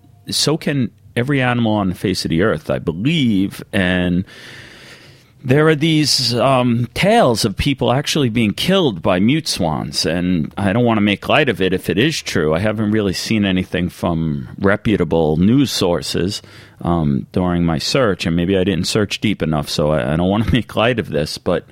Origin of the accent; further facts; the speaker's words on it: Long Island, New York, United States; I grew up and live on Long Island, New York.